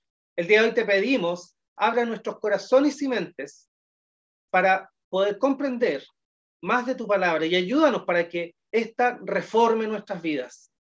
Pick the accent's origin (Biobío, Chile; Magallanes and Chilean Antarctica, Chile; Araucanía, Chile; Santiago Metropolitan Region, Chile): Santiago Metropolitan Region, Chile; Maipú; Yo soy santiaguino de nacimiento, y mi infancia y adolescencia la viví en la comuna de Maipú.